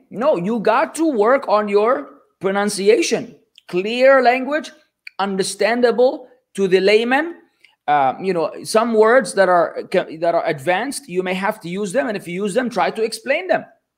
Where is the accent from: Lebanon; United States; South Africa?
Lebanon; English is a second language; moved away as an adult; Now, I'm not a native speaker. In fact, I was born and raised in Lebanon. The first time I ever boarded a plane, I was already 18 years old.